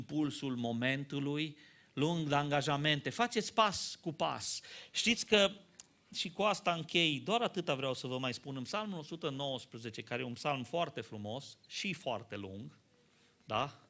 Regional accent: Romania; Eu sunt român, nu pot să spun neapărat, dar avem în noi așa amânarea asta.

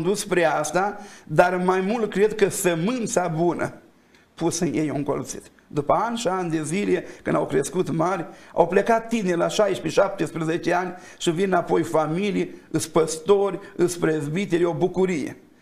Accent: Romania; Dar acum eu sunt român, sunt naționalist, foarte naționalist, și cred că cu națiunea asta Dumnezeu a avut un plan.

